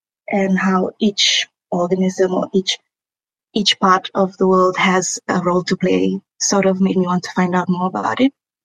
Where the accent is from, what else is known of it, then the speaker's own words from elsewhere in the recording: Mutusa, Rotuma, Fiji; also born or lived in Kiribati; growing up in Rotuma, it was great because we lived in Mutusa, where my father is from, father's family is from. And then we moved to Kiribati